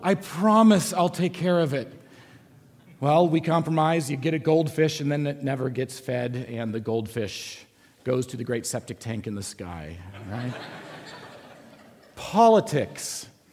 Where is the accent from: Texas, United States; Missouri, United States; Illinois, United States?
Illinois, United States; people saying, "You're from Chicago." I'm from Illinois. They're not the same thing, but okay.